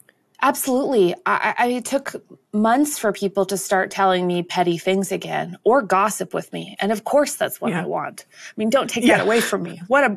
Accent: Canada; The truth is, as a Canadian, I thought he was a real person.

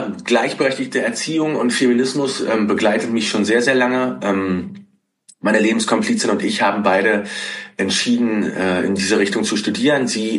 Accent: East Germany, Germany; Also ich bin in der DDR aufgewachsen und meine beiden Eltern mussten mit Repressalien des Staats zurechtkommen.

